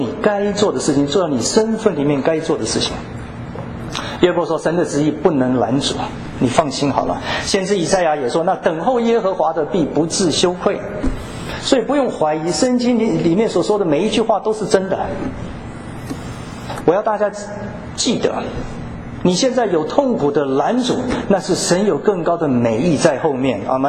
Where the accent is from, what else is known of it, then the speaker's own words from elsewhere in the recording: Tainan, Taiwan; 小的时候在台南